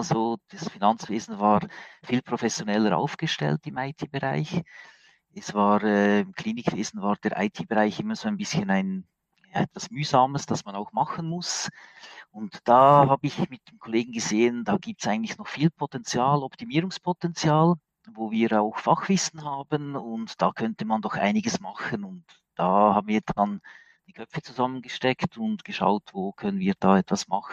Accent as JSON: {"language": "German", "country": "Switzerland", "accent": "Swiss", "said": "Man hört es sicher an meinem Dialekt, an meinem Hochdeutsch. Ich komme aus der Schweiz. Ich wohne mit meiner Familie im Mittelland, also nicht in den Bergen in der Schweiz, sondern eher im Flachland."}